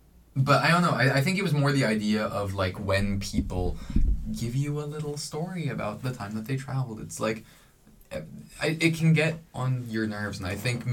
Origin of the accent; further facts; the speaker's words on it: California, United States; and I'm from California, and so part, like, I don't live in the desert, but a lot of my family lives in Northern California.